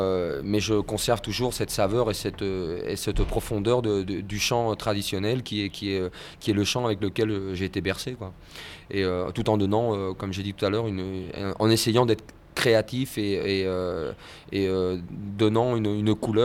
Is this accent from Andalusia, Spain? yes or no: no; Madrid, Community of Madrid, Spain; born there; French is a second language; also born or lived in France; Moi, je suis né le 1er janvier 61 à Madrid, en Espagne. Et j'ai vécu une petite partie de mon enfance en France